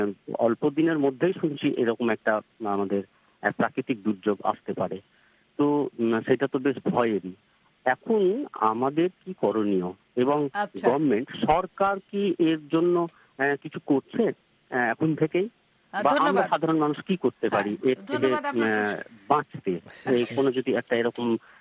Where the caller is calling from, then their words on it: Jangipur, West Bengal, India; আমি পশ্চিমবঙ্গের মুর্শিদাবাদ জেলার জঙ্গিপুর থেকে